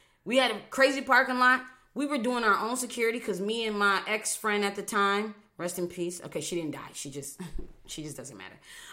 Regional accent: Buffalo, New York, United States; Those friends that I mentioned earlier from New York, I'm from Buffalo, New York.

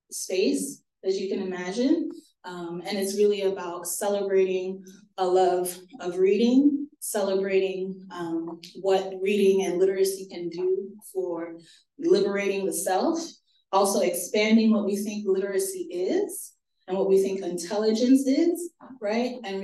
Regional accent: Trinidad & Tobago; now in Pittsburgh, United States; how did I end up in Pittsburgh? Because I'm from Trinidad

